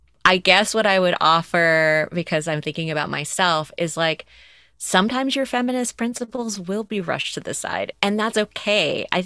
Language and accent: English; the South, United States; I grew up in the South and there were a lot of cross-political relationships that I knew of.